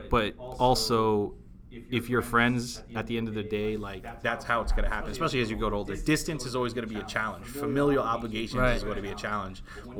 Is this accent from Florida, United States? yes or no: no; Long Island, New York, United States; So I lived in Long Island. I grew up in Long Island. So most of my core homies are from Long Island and Queens.